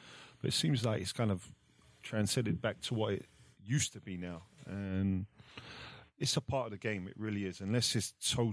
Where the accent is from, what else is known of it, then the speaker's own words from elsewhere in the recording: England, United Kingdom; growing up in England, it was partial compared to where I went to Italy